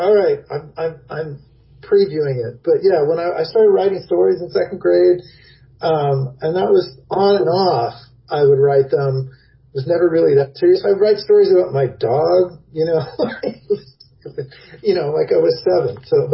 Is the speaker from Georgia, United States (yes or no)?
no; San Diego, California, United States; now in Chicago, United States; Now I live in Chicago. I grew up in San Diego.